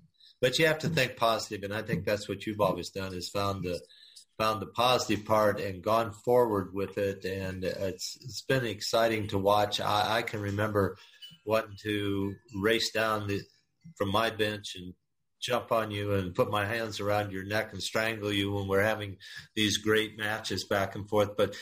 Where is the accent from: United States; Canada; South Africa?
United States; Texas; I came to the Midwest from Texas to play.